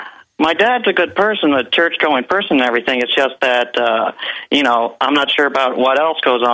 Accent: St. Louis, Missouri, United States; I'm from St. Louis, Missouri

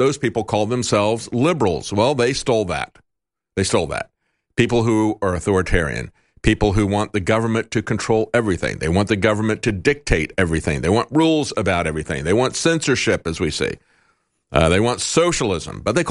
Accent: Florida, United States; growing up in Florida, that was my experience.

